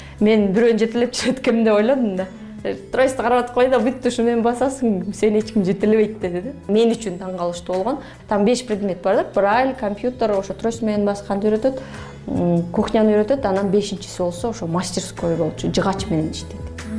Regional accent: Issyk-Kul Region, Kyrgyzstan; born or raised there

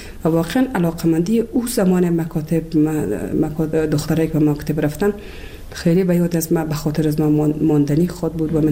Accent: Kabul, Afghanistan; also born or lived in Shibar, Bamyan; از ولسوالی شیبر ولایت بامیان هستم. در سال 1356 در یک خانواده روشن فکر من در ولایت کابل به دنیا آمدم و تحصیلات خودم در کابل با پایان رسادم تا صنف 12 را

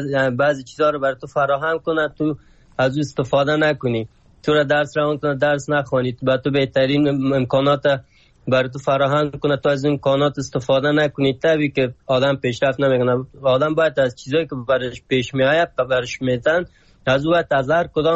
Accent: Afghanistan; moved away; وقتی که می افغانی هستم

